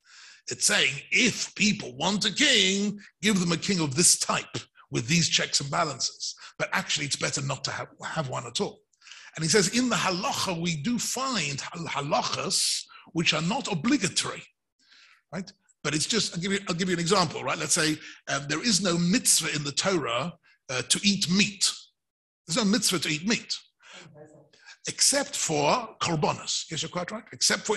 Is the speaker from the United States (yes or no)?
no; England, United Kingdom; like I'm British, right? So in England, we've got a queen, right?